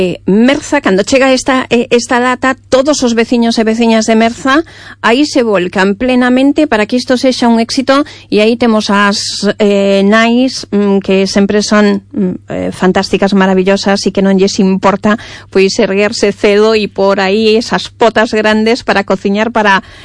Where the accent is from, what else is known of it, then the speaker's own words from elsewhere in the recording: Galicia, Spain; os que somos galegos estamos acostumados a estes veráns un tanto atípicos